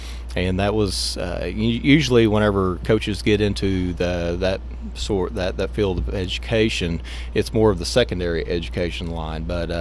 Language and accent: English; Cleveland, Oklahoma, United States; Grew up in Cleveland, Oklahoma, which is about 45 minutes west of Bartlesville. Great community, loved growing up there.